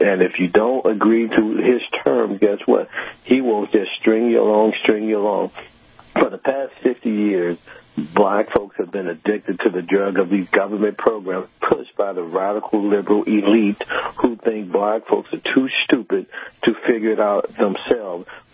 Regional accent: St. Louis, Missouri, United States; I'm from St. Louis, Wayne. I grew up with the Spinks brothers from boxing fame.

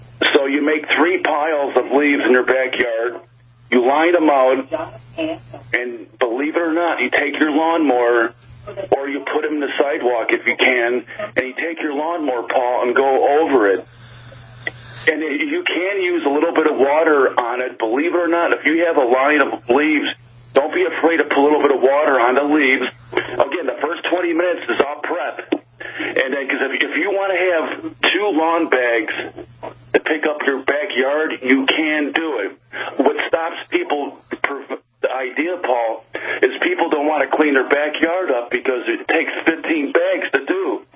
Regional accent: Romeoville, Illinois, United States; I grew up in Romeoville, Illinois

